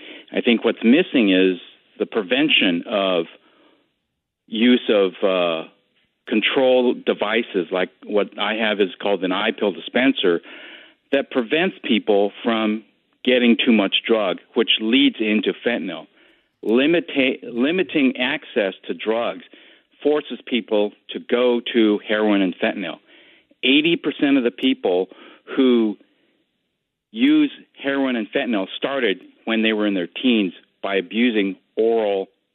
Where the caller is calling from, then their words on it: Whittier, California, United States; Dr. …, I'm an anesthesiologist from Whittier.